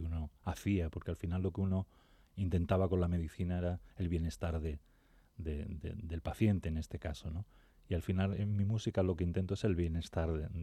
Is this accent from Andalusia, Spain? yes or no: yes; Torredonjimeno, Andalusia, Spain; born there; Nací en Torre Don Jimeno, un municipio de Jaén. Sí.